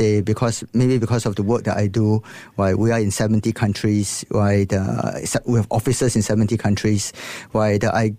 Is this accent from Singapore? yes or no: yes; Singapore; I'm always proud to wear the Singapore flag, right, everywhere I go.